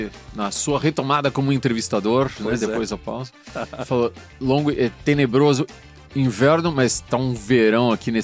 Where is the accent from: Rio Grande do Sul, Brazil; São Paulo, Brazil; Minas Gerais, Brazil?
São Paulo, Brazil; Campinas; Eu sou um cara, vim de Campinas, né?